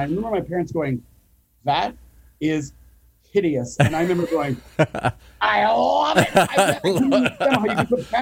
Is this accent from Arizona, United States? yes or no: yes; Phoenix, Arizona, United States; So I grew up in Phoenix, and what I remember about growing up in the desert is there is no such thing as entropy or rust or decay.